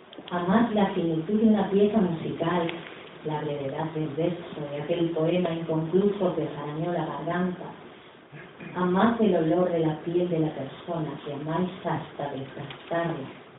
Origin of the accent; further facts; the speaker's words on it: Ciudad Real, Castilla-La Mancha, Spain; vengo de Ciudad Real.